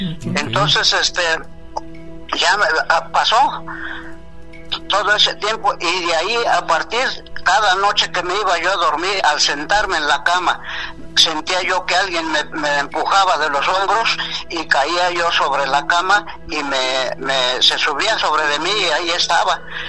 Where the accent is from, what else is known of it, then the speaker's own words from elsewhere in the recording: Sultepec, State of Mexico, Mexico; Me cambié de ciudad, me vine a la Ciudad de México, de mi pueblo, porque se me subió allá en mi pueblo que se llama Sultepec, Estado de México.